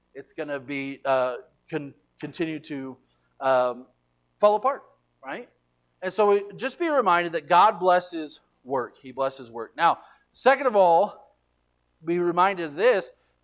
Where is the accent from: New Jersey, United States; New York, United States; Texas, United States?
Texas, United States; there's a business in Borger, Texas, a town real close to my hometown.